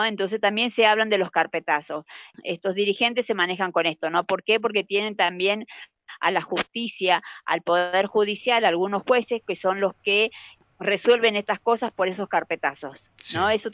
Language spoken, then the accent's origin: Spanish; Argentina; para analizarnos como argentinos